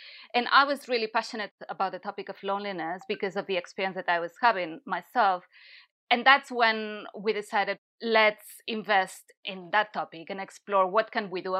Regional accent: Barcelona, Catalonia, Spain; English is a second language; moved away as an adult; now in Brighton, United Kingdom; I'm from Barcelona and I've been in the UK for 7 or 8 years. I'm losing count now. Initially, I was living in London. Now I moved to Brighton.

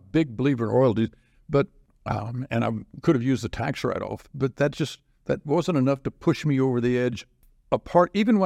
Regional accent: Wise County, United States; I grew up, I grew up in Wise County when it was dirty and hot anyway

